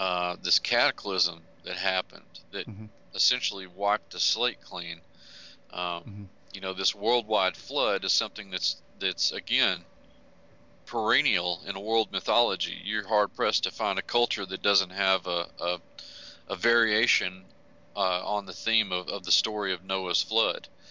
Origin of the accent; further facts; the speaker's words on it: Texas, United States; I think that even in my home state in Texas, there have been some really significant finds.